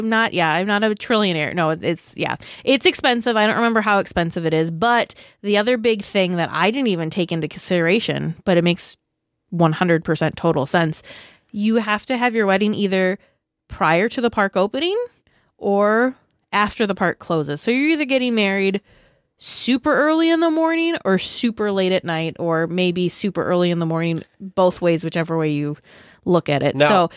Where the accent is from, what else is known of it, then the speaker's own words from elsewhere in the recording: Midwest, United States; We're coming from the Midwest.